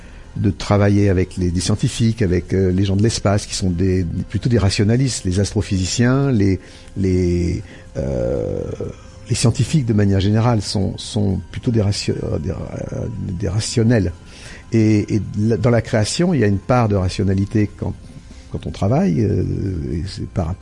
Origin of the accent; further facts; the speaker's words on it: Lyon, Auvergne-Rhône-Alpes, France; moi, je viens de Lyon et mes parents et les familles de mon père et de ma mère sont lyonnais, et les deux.